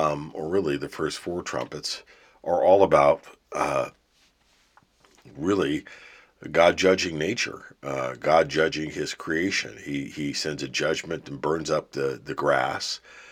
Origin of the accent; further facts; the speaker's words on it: Pittsburgh, Pennsylvania, United States; I'm from the Pittsburgh, Pennsylvania area.